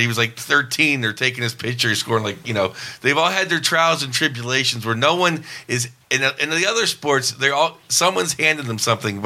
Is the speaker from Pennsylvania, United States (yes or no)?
yes; Pittsburgh, Pennsylvania, United States; when I was growing up, when we were growing up in Pittsburgh, go to a hockey game